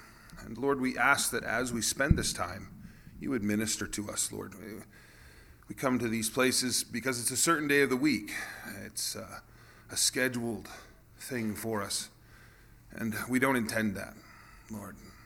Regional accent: Burlington, Vermont, United States; born there; devout Christians from Aroostook County, and my father had taken a job in Burlington, Vermont. And so I was born in Vermont. Try not to hold that against me. Both my parents are from the county, so that, you know, does something.

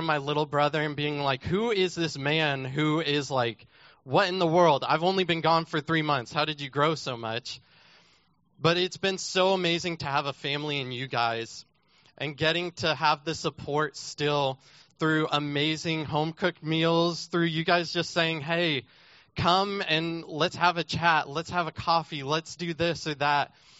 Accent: Texas, United States; And it's really been tough living so far from home because I am also from Texas.

